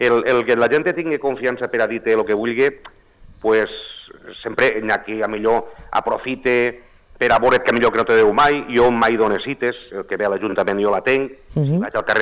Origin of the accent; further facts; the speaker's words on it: Sant Joan de Moró, Valencian Community, Spain; 10 anys d'alcalde de Sant Joan de Moró, del meu poble, sí.